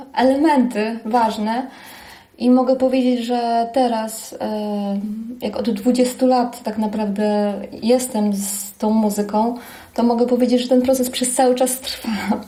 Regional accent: Lublin, Lublin Voivodeship, Poland; also born or lived in Olsztyn; Ja jestem z Lublina i Olsztyna, przeprowadziłam się za mężem, tak.

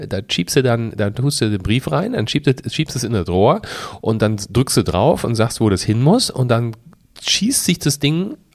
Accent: Rhineland, Germany; das kann ich als Rheinländer überhaupt nicht aussprechen

